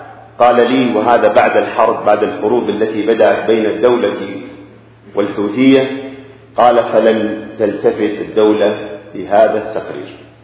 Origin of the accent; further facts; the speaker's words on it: Yemen; تلك الحروب لا تضعفهم بل تقويهم وتجعلهم يستفحلون في بلادنا اليمن.